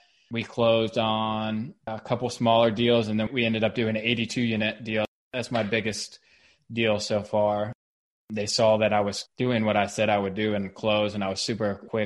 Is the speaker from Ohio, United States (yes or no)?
yes; Cincinnati, Ohio, United States; I was born and raised in Cincinnati, in Madeira.